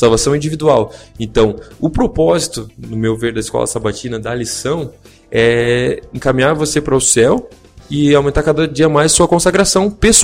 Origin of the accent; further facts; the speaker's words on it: São Gabriel, Rio Grande do Sul, Brazil; do Rio Grande do Sul, São Gabriel, Fronteira Oeste